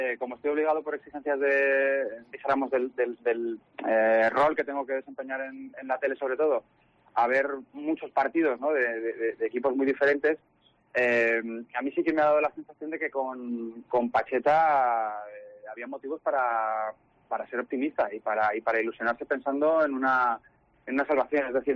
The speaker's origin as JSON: {"language": "Spanish", "region": "Aragon", "country": "Spain", "moved": "yes", "said": "ya llevo 20 años fuera de Aragón, ¿no? Pero me siento muy muy aragonés"}